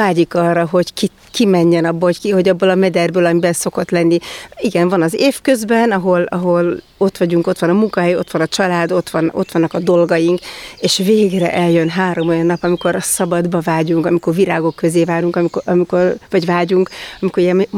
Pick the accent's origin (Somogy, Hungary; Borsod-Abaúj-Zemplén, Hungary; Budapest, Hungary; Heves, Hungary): Somogy, Hungary; Kaposvár; Én ugye Kaposvárról származom